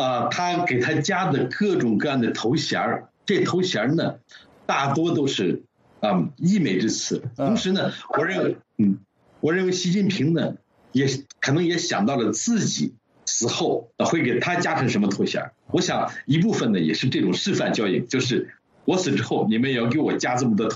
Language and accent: Chinese; China